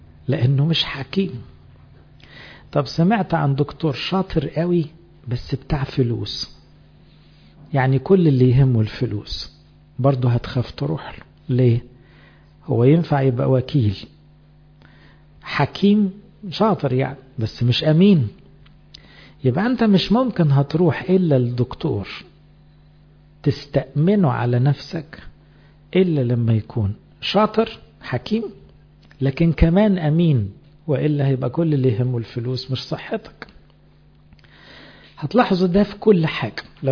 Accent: Egypt; عندنا في مصر بعد الثورة بقى في شعار مهم قوي

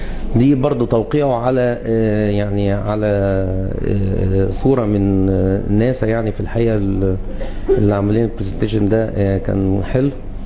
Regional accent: Egypt; احنا كمصريين، تمام، احنا من نسل حام.

